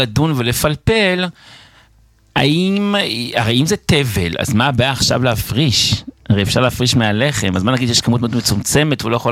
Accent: Jerusalem, Jerusalem District, Israel; מירושלים, לא?

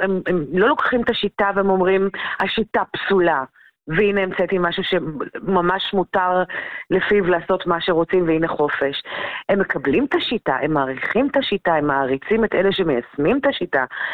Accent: Jerusalem, Jerusalem District, Israel; כי אני ירושלמית

